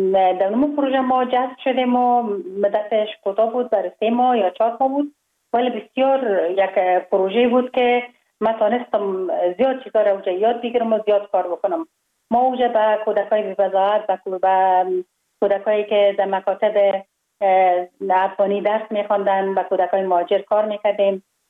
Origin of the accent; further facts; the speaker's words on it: Kabul, Afghanistan; born or raised there